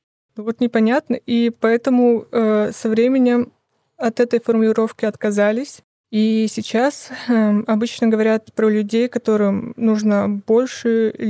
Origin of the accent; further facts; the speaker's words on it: Cherepovets, Vologda Oblast, Russia; now in Saint Petersburg, Russia; Я сама, например, родом из Череповца, И мне кажется, что если бы я не переехала в Питер и осталась там